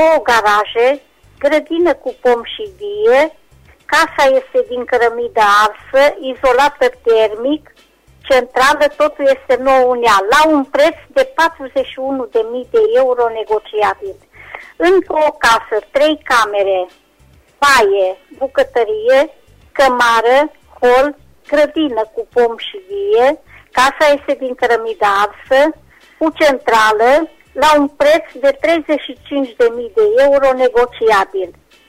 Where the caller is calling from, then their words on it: Reșița, Caraș-Severin, Romania; din Reșița și am câteva anunțuri de făcut.